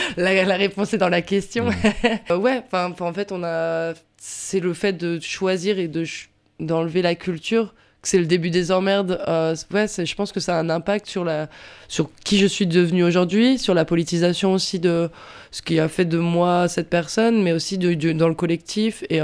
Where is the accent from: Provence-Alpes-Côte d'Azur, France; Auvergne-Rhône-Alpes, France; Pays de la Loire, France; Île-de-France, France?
Pays de la Loire, France; Moi, comme je disais tout à l'heure, je viens du Maine-et-Loire.